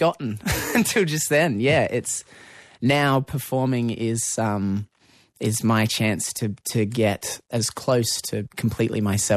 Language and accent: English; Merimbula, New South Wales, Australia; also born or lived in Canberra; I think my dad got a transfer there for work when I was about 5. I started school in Marimbula.